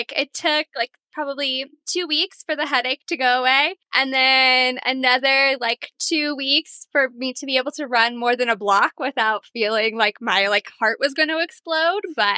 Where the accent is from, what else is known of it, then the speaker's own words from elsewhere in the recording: Illinois, United States; I grew up in Northern Illinois, where we don't really have access to like trails that are not paved.